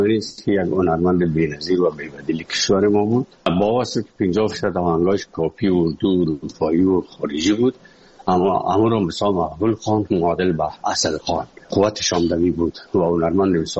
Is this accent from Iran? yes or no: no; Afghanistan; moved away; از افغانستان برامدیم آمدیم سه مسکو 4 سال مسکو به بسا سختی وردم شد